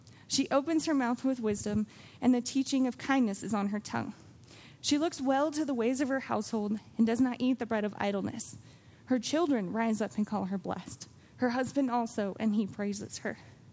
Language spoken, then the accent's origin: English; Wyoming, United States; So I grew up in Wyoming. This is important to help you understand my story here. For most of my life, I've been here in Wyoming, not in Laramie, but in Wyoming.